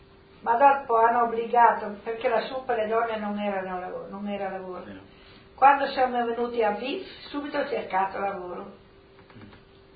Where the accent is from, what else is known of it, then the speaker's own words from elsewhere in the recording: Muscletto, Friuli-Venezia Giulia, Italy; born there; io sono nata a Muscletto di Codroipo.